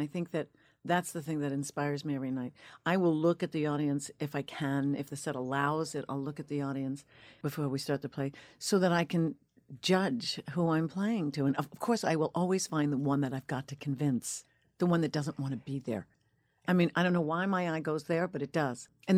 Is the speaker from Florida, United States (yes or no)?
no; Northport, New York, United States; I'm from Northport, Long Island. I am.